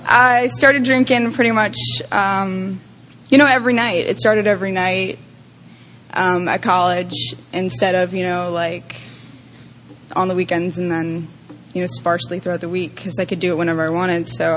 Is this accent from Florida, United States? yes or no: yes; Tampa, Florida, United States; So, you know, and I grew up in Tampa. I had a normal childhood.